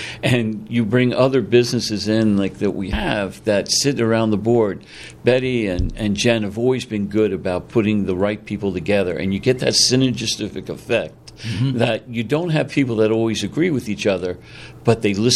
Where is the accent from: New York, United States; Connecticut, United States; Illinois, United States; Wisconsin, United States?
New York, United States; Well, I told you I grew up on Long Island, right?